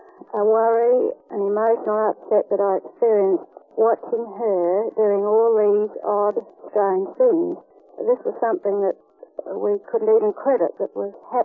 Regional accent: Adelaide, South Australia, Australia; and I'm from Adelaide.

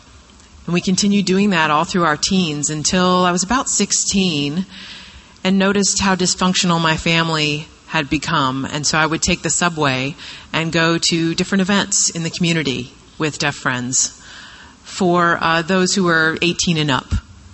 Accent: Boston, Massachusetts, United States; I'm an alcoholic and a drug addict. I'm from Boston, Massachusetts.

